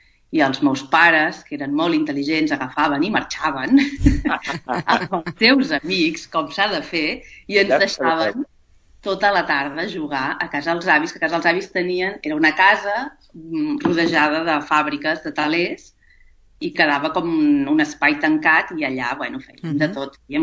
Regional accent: Sabadell, Catalonia, Spain; born there; A Sabadell.

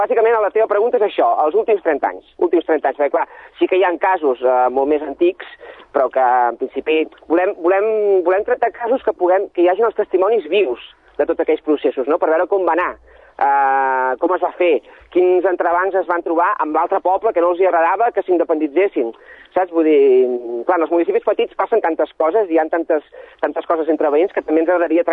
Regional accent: Sabadell, Catalonia, Spain; born there; now in Vilanova del Vallès, Spain; jo visc a Vilanova del Vallès, jo soc nascut a Sabadell i diguem que maternament soc de Sabadell, val? Però jo soc de, també visc a Vilanova del Vallès, que és el Vallès Oriental

